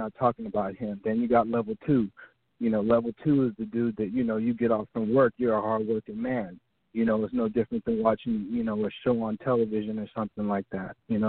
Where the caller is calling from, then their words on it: Atlanta, Georgia, United States; I'm calling from Atlanta.